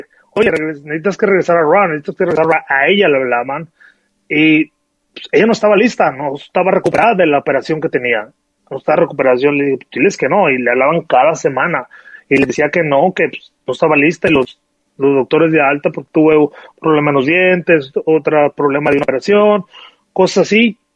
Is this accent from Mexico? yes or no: yes; Mexico; somos latinos, somos mexicanos